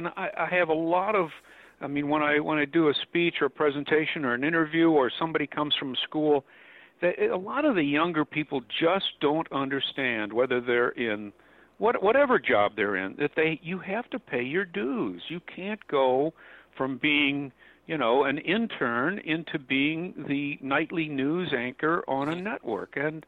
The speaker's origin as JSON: {"language": "English", "town": "St. Louis", "region": "Missouri", "country": "United States", "tie": "born or raised there", "said": "I was doing you know, plays in school and when I was growing up in St. Louis"}